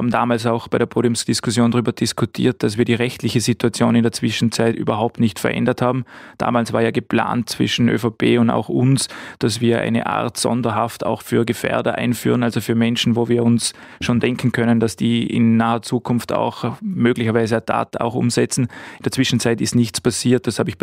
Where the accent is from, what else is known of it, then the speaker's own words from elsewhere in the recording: Vorarlberg, Austria; Für mich als Vorarlberger Landespolitiker geht es darum, was können wir in Vorarlberg wirklich konkret als Maßnahme auch setzen